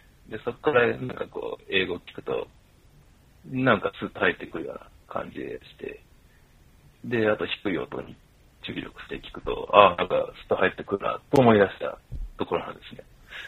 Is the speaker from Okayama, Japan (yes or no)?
yes; Okayama, Japan; moved away as an adult; そう、僕あの出身が岡山なんですよ。